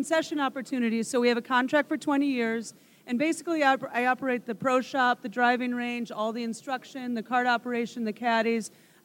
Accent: Iowa, United States; I grew up in Iowa.

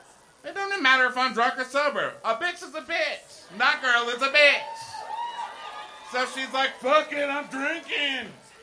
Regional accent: El Paso, Texas, United States; Growing up in El Paso, Texas, I saw reality shows before they came out, okay? EP, bitch.

